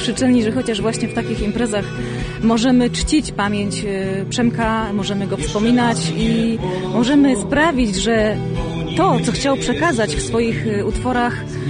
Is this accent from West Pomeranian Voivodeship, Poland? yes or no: yes; Koszalin, West Pomeranian Voivodeship, Poland; jesteśmy z Koszalina.